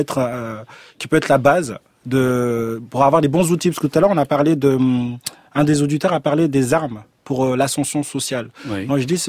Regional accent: Évry, Île-de-France, France; also born or lived in Corbeil-Essonnes / Grigny; moi-même, je viens des quartiers populaires. Je viens de Corbeil-Essonne, grandi à Évry, Grigny.

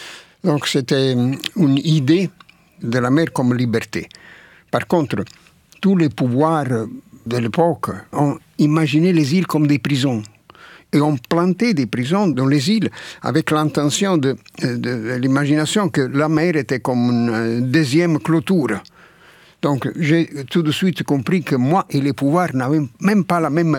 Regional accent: Naples, Campania, Italy; born there; Moi, je suis né à Naples. Mais dans des ruelles de Naples, où il n'y avait pas de vue de la mer.

